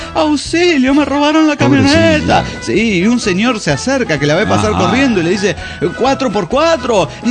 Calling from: Nezahualcóyotl, State of Mexico, Mexico; de Nezahualcóyotl, México.

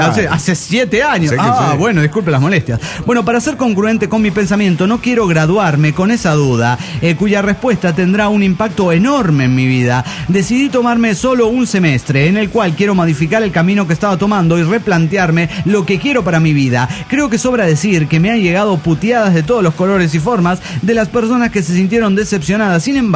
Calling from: Concordia, Entre Ríos, Argentina; de Concordia, Argentina.

